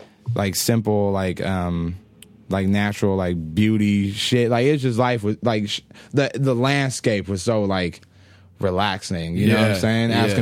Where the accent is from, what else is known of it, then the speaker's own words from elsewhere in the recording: Cleveland, Ohio, United States; now in Ventura, United States; I was like, I came from Cleveland. Like